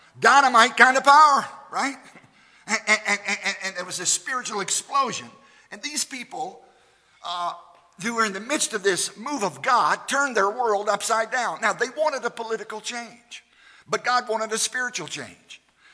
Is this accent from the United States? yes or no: yes; Virginia, United States; Now, I grew up in Southside, Virginia, which I don't think we have marijuana candy bars out there yet.